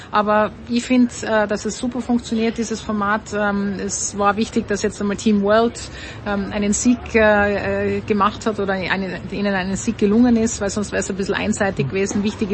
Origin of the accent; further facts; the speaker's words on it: Tyrol, Austria; Natürlich für mich als Tirolerin ist es nochmal spezieller, sowas miterleben zu dürfen.